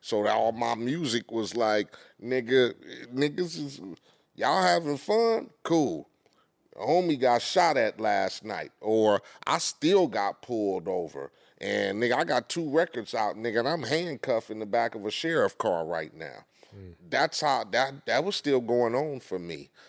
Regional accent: Compton, California, United States; When you're growing up in Compton and poverty and not even on movie shit

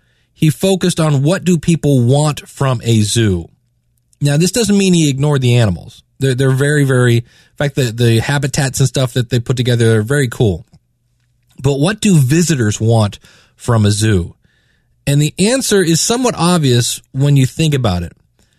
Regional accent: Akron, Ohio, United States; Now, this is Akron, Ohio. It's a suburb of Cleveland, and it's where I grew up. I was born and raised in Akron

